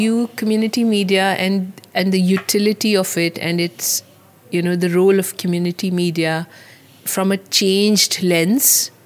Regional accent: Pakistan; now in Leicester, United Kingdom; I come from, I'm from Pakistan, a middle-aged kind of woman.

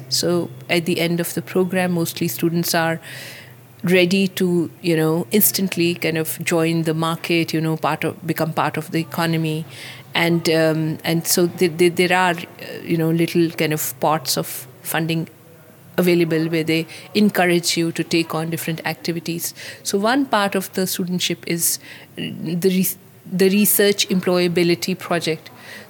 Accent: Pakistan; now in Leicester, United Kingdom; I come from, I'm from Pakistan, a middle-aged kind of woman.

